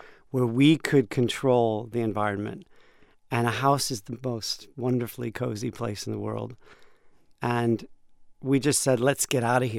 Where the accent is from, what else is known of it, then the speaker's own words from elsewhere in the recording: Chicago, Illinois, United States; also born or lived in London; No, I'm not British. Yeah. I'm from Chicago, but I lived there for a while.